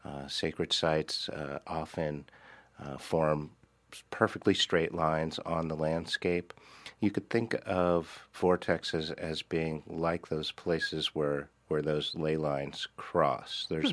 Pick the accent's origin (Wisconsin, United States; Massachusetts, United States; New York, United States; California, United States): California, United States; moved away as an adult; now in Rogue Valley, United States; I grew up in the San Francisco Bay Area, North Bay and Marin County, and came up to the Rogue Valley about 25 years ago to live in the woods.